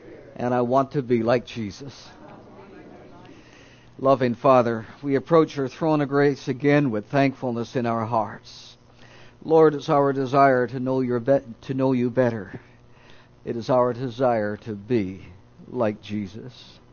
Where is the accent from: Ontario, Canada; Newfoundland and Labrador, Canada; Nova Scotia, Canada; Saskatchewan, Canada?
Newfoundland and Labrador, Canada; as a boy growing up in Newfoundland, Canada, one of the most exciting times of the year had to be Christmas time, or the winter time.